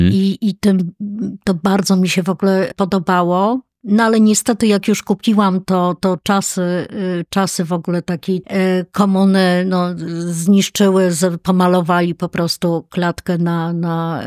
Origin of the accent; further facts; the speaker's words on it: Warsaw, Masovian Voivodeship, Poland; urodziłam się w szpitalu praskim i do tam 4-5 roku życia mieszkałam na Pradze, na inżynierskiej, róg stalowej.